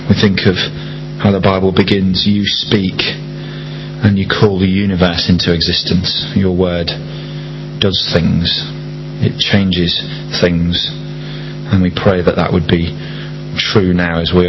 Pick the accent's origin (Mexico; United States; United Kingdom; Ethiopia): United Kingdom; Yorkshire and the Humber; or the fact that I'm a Yorkshireman.